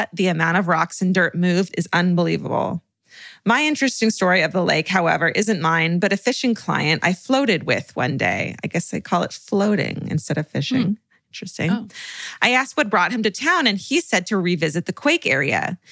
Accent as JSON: {"language": "English", "town": "Ennis", "region": "Montana", "country": "United States", "tie": "born or raised there", "said": "about 30 minutes south of my hometown of Ennis, Montana."}